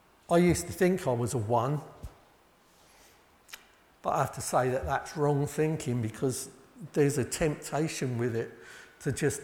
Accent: England, United Kingdom; Again, because we're English, we probably think, well, surely not.

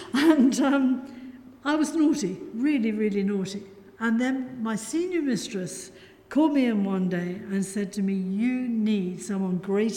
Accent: Liverpool, North West England, United Kingdom; She said, you need a river pilot on board, because I came from Liverpool, and she did too.

